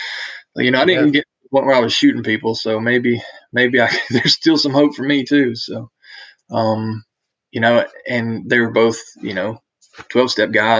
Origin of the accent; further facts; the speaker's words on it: Jasper, Alabama, United States; I went to rehab about a week later in Florence, Alabama, which is where I live now. And I'm from Jasper, which is where I'm at right now, but which is about 45 minutes north of Birmingham.